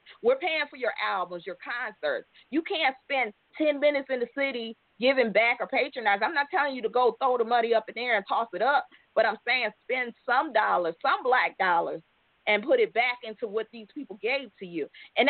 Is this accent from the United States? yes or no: yes; Detroit, Michigan, United States; We're from Detroit originally, guys.